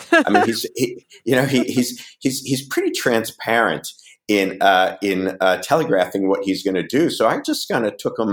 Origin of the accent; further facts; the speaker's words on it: United States; Yeah, the whole thing as an American, it's extremely appalling.